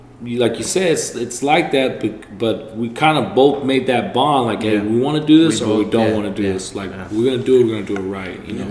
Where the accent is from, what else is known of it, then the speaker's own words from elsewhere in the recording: Hollister, California, United States; I was born and I was pretty much born and raised here in the Hollister. Was here ever since I was 2 years old. Went to school out here.